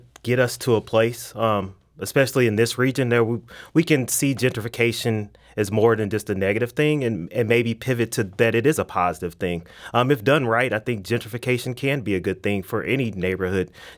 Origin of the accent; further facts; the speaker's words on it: St. Louis, Missouri, United States; So when I grew up in the College Hill neighborhood playing basketball at Fairground, I do remember walking down Grand and there being a McDonald's, a Nationals grocery store.